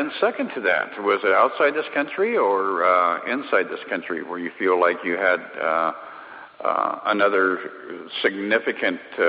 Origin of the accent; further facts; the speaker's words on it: Colorado, United States; I grew up in Colorado also and had parallel interests